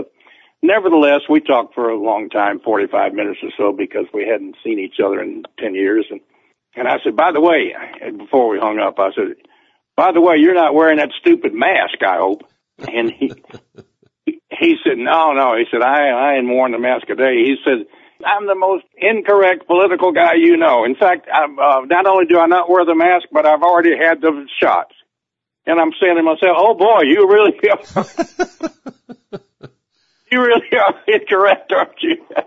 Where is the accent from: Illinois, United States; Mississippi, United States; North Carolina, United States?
Mississippi, United States; I have a friend I grew up with in Mississippi many years ago